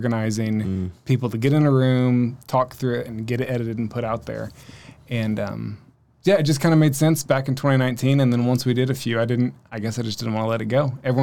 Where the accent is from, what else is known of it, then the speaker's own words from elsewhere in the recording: Norman, Oklahoma, United States; So, I grew up in Norman.